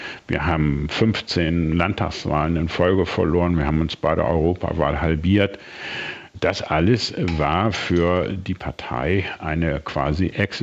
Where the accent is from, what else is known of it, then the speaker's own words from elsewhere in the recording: Northern Germany, Germany; Ich bin Norddeutscher und ich habe gesehen, was im Kosovo passierte.